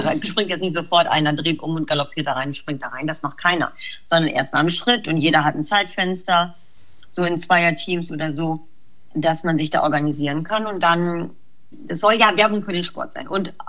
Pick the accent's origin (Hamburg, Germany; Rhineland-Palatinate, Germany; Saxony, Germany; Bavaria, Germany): Hamburg, Germany; Also jetzt als Hamburger Dian